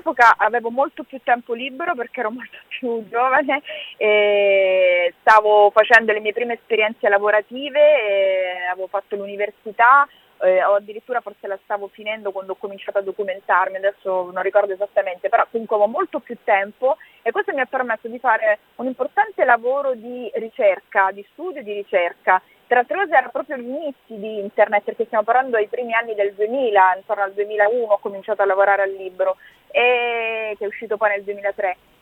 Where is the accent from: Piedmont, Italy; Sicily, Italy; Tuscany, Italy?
Sicily, Italy; Palermo; Alcune le ho raggiunte telefonicamente proprio da Palermo, all'epoca stavo ancora nella mia città natale